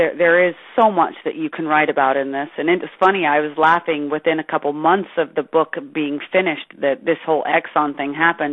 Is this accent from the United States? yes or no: yes; the West, United States; yes, I grew up in the West myself